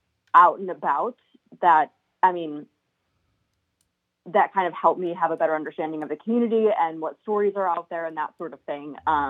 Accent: Chicago, Illinois, United States; now in Fond du Lac, United States; No, yeah, I'm not from Fond du Lac. I'm actually from Chicago area. I decided to live in Fond du Lac when I was, you know, applying for this job.

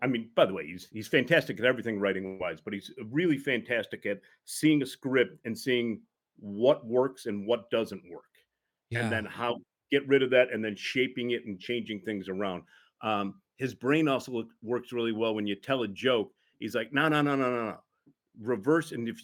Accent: Deerfield, Illinois, United States; So I grew up in Deerfield, which is about 20 miles north of the city, and I live in Deerfield.

